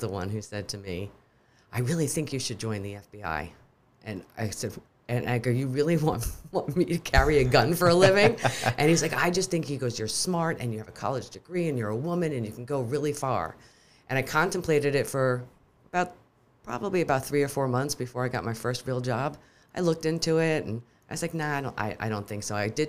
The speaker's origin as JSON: {"language": "English", "town": "Scranton", "region": "Pennsylvania", "country": "United States", "tie": "born there", "said": "I was born in Scranton, Pennsylvania. I did not grow up"}